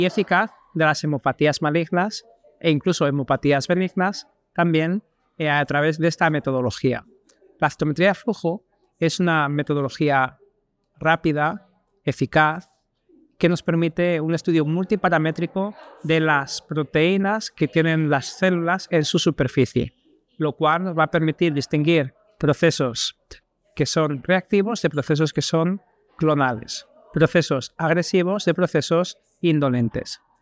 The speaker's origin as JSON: {"language": "Spanish", "town": "Salamanca", "region": "Castile and León", "country": "Spain", "said": "soy español, de Salamanca y trabajo en la Universidad de Salamanca."}